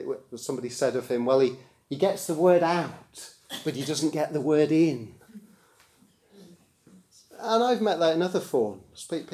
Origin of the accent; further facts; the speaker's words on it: Rugby, West Midlands, United Kingdom; I mentioned that I grew up in Rugby in the church there